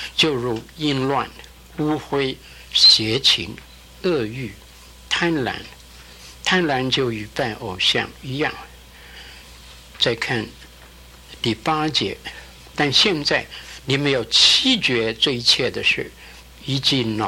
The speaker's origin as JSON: {"language": "Chinese", "town": "Qingdao", "region": "Shandong", "country": "China", "tie": "born or raised there", "said": "自己18岁信主，那个时候中国和日本在打仗，我的家乡是山东，我住在青岛， 我的母亲呢，我的父亲早过世了，我的母亲带了我的姐姐妹妹和我逃难离开家乡往内地去。"}